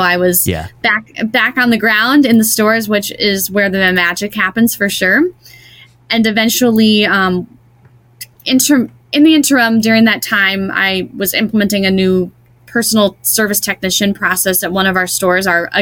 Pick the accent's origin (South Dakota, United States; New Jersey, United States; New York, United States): South Dakota, United States; Sioux Falls; moved away as an adult; now in Minneapolis, United States; And my first day in Minneapolis, I moved here from Sioux Falls, South Dakota to go to school.